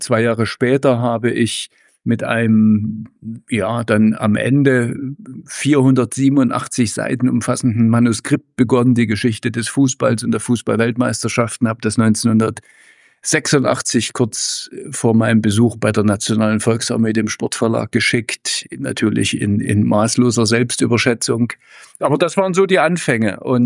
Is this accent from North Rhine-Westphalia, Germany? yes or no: no; Leipzig, Saxony, Germany; now in Dresden, Germany; ich bin am Stadtrand von Leipzig groß geworden. Das war eine gute Mischung, die mir eigentlich bis heute gefällt. Auch heute lebe ich am Stadtrand, allerdings in Dresden.